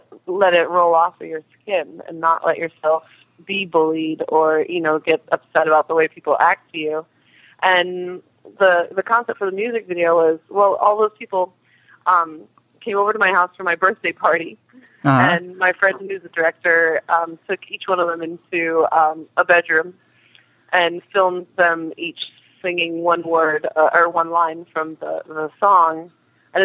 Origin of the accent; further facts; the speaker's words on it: Greece; I think people think because we come from Greece that automatically it's going to mean, oh, it's about government because they're Greek